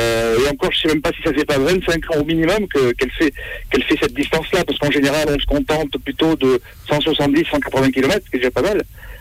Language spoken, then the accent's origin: French; Mansac, Nouvelle-Aquitaine, France; Limousin, puisque je suis originaire de la Corrèze moi-même, je suis de l'arrière de Mansac près de Brive.